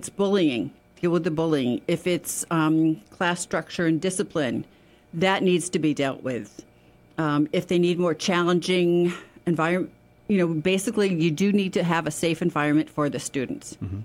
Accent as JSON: {"language": "English", "town": "Pittsfield", "country": "United States", "tie": "born or raised there", "said": "I grew up in Pittsfield. I was born and raised in the Southeast. I attended Pittsfield schools."}